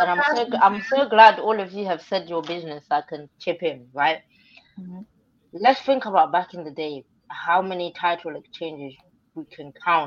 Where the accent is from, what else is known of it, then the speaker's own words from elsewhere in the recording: England, United Kingdom; And then someone said they liked my accent. I don't know who it was. Thank you. I'm English, agreed.